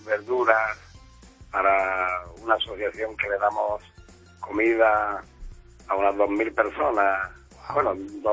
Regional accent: Bérchules, Andalusia, Spain; en mi pueblo donde yo vivo, natal, bueno, donde yo me he criado, que es un pueblo de la Alpujarra que se llama Belchure

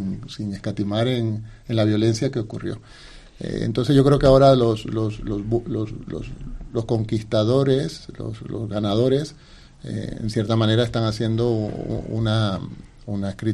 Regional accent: Nicaragua; born there; por ejemplo en Nicaragua, que es donde yo nací

